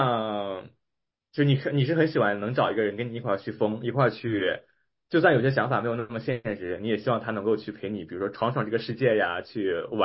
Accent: Qingdao, Shandong, China; 咱们青岛人的话，其实对于酒可能在可能都是刻在文化里面 DNA 里面

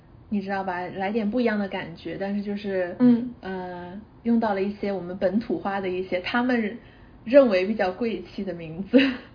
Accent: China; 就是我们中国人的名姓氏大部分都是一个字的嘛

